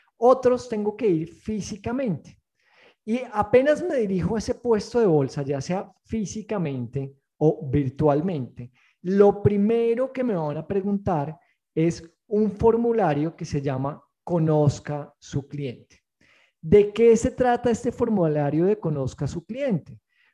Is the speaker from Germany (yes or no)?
no; Colombia; now in Dominican Republic; a mí como colombiano me piden mi cédula dominicana y mi pasaporte colombiano